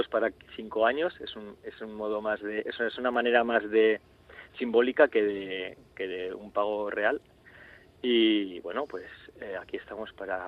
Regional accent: Tafalla, Navarre, Spain; Mientras me aleje lo suficiente, yo soy de Tafalla, me alejo lo suficiente y saco.

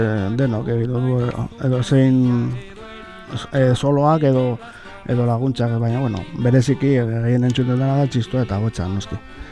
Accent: Treviño, Castile and León, Spain; ni Trebiñokoa naiz

